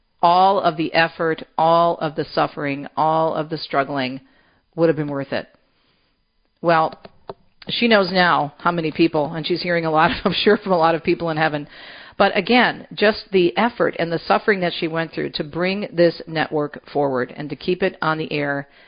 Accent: Michigan, United States; Well, Michigan in the summertime, well, Michigan is a beautiful state. I'm somewhat biased because it's my home state, obviously.

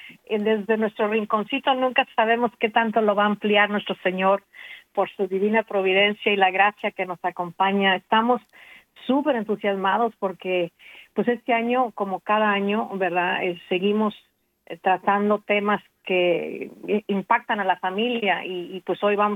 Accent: Mexico; born there; nací en México de padres mexicanos y claro, aprendimos, gracias a Dios, de mis padres, aprendimos el inglés, también aprendimos francés

